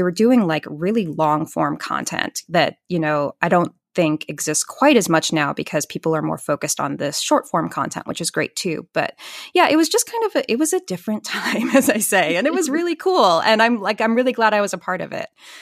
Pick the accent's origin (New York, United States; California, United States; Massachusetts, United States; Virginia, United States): New York, United States; Beacon; And I do them in my hometown of Beacon, New York.